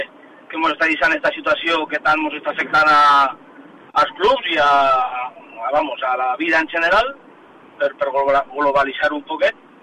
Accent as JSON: {"language": "Catalan", "town": "Villarreal", "region": "Valencian Community", "country": "Spain", "said": "la junta directiva som els quatre de Villarreal, encara que estem a tope en l'Ajuntament d'Alqueries"}